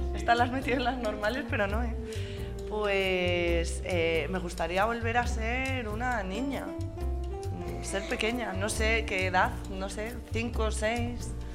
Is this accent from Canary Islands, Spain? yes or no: no; Soria, Castile and León, Spain; now in Madrid, Spain; Claro, yo me vine de Soria. Me mudé de casa, de ciudad y de todo. Y luego ya en Madrid, pues me he mudado varias veces